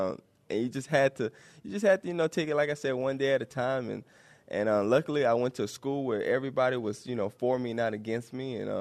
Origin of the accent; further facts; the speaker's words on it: New Orleans, Louisiana, United States; I grew up in New Orleans, and it's just one of those things where, you know, I think, you know, growing up in a city like that makes you tough.